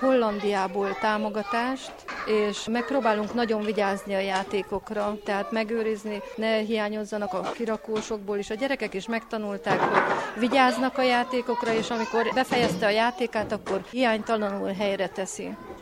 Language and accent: Hungarian; Odorheiu Secuiesc, Harghita, Romania; now in Keményfalva, Romania; Én bevándorló vagyok, helybeli vagyok most már. Férjemmel együtt költöztünk ide ki, nem Keményfalvi a férjem, városiak vagyunk, illetve Székelyvarhelyről származunk, de most már Keményfalvinak tartjuk magunkat.